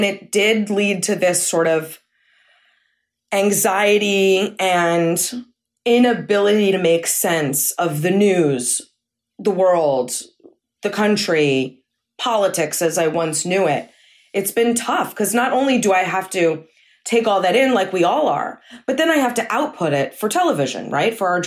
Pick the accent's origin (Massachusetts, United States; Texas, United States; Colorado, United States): Massachusetts, United States; now in New York City, United States; I grew up with liberals. You know, I grew up in Massachusetts. I went to liberal schools. I moved to New York City.